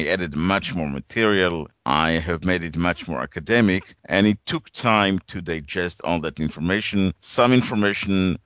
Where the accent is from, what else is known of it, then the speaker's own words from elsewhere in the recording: Israel; English is a second language; moved away as an adult; Well, born and raised in Israel. I left Israel for the first time when in my early 20s.